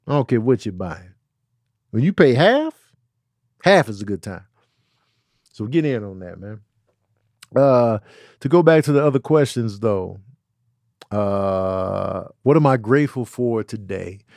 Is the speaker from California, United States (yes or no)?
no; Chicago, Illinois, United States; moved away; The amount of black pride that was instilled in us growing up in Chicago is something that I didn't overlook. I overlooked it then, but like when I moved away